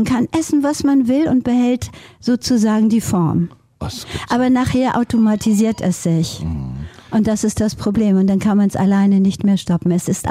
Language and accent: German; Hildesheim, Lower Saxony, Germany; also born or lived in Norway; denn ich bin auch vielfach in Norwegen groß geworden bei meiner Patentante. Also schon von Kindesbeinen an in zwei verschiedenen Welten.